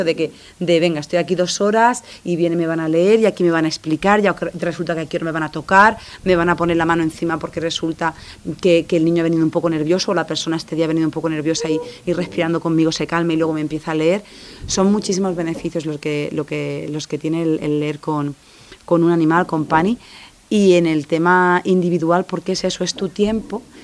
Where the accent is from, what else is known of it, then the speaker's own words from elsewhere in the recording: Jumilla, Region of Murcia, Spain; es en mi tierra, ¿no? Es en Jumilla